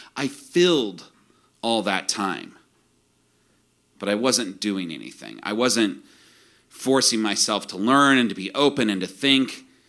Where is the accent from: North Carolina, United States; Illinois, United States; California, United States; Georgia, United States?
Illinois, United States; I grew up in the Midwest, too, in central Illinois, and it's shitty